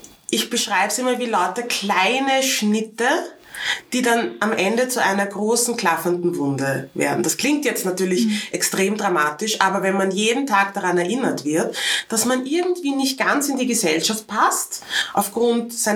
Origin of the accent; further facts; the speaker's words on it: Vienna, Austria; Was soll ich erzählen? Ich bin Wienerin, geboren und aufgewachsen in Wien